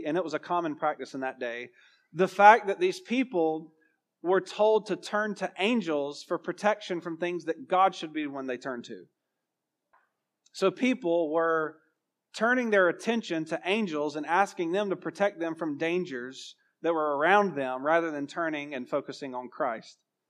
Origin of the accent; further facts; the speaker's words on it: Georgia, United States; You got to remember I'm from Georgia